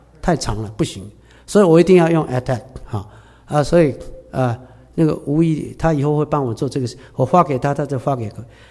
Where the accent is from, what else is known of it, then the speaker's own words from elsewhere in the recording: Taiwan; moved away; 我从台湾来2000